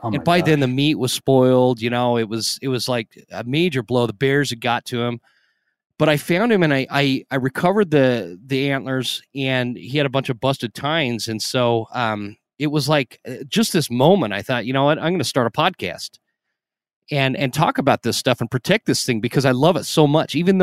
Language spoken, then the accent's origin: English; Utah, United States; also born or lived in Idaho; I grew up out west. I grew up in Utah, in Idaho, and big time mule deer hunter and elk hunter.